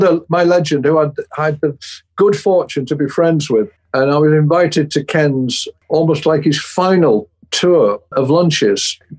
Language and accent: English; St Helens, North West England, United Kingdom; I was brought up in St Helens, and the people Liverpool Scousers call people from St Helens, which were they call us Woollybacks." Because they reckon that we live in the fields with the sheep.